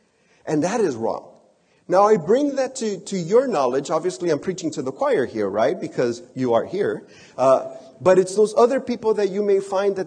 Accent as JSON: {"language": "English", "country": "Mexico", "second_language": "English", "said": "I is from Mexico, and so I talk a little bit slower. So yes, I is. I am from Mexico."}